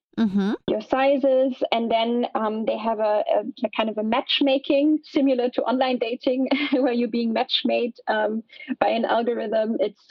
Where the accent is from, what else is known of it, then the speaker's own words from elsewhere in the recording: the South, United States; I remember visiting my first vintage shop back in my hometown in the South when I was, I don't know, like 8 years old or so.